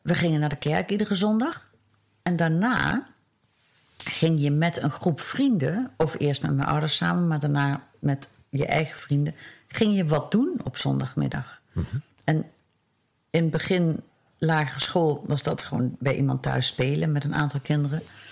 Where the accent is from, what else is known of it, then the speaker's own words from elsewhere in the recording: Maastricht, Limburg, Netherlands; Inderdaad, ik kom uit Maastricht. Ik ben geboren en getogen in Maastricht. Ik ben geboren in 1955 en heb echt een heerlijke jeugd gehad in Maastricht. Maastricht was toen nog heel klein.